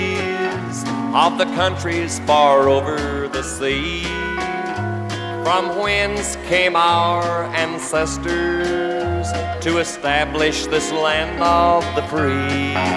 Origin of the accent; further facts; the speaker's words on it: Texas, United States; Well, as most of you folks know, I was born and raised here in Texas, and this song I've been singing all my life.